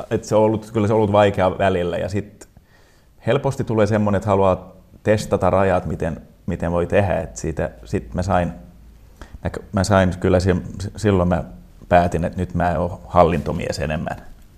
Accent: Pietarsaari, Ostrobothnia, Finland; first language Swedish; Finnish is a second language; On joo, ja tästä Pietarsaaressa mä en puhunut suomea ollenkaan.

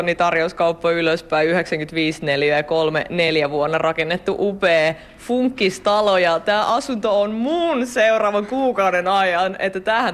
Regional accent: Hämeenlinna, Kanta-Häme, Finland; now in Helsinki, Finland; No mä itse olen kasvanut Hämeenlinnassa, opiskellut Tampereella ja sitten asunut Helsingissä nytten töiden puolesta

